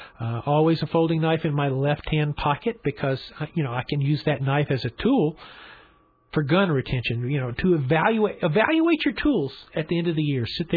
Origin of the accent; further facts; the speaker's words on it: Memphis, Tennessee, United States; and I'm from Memphis, as you know, and so they're kind of a home group